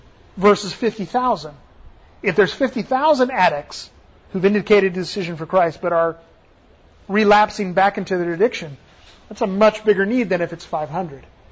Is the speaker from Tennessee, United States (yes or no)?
yes; Tennessee, United States; I mean, I come from Tennessee, and a good education in Tennessee is a lot less than a good education in other states